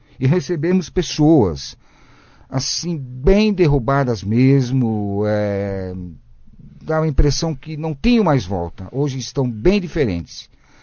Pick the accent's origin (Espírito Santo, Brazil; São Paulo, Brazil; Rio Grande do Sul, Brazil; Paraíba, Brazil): São Paulo, Brazil; São Caetano; Eu sou de São Caetano, lugar muito bom também.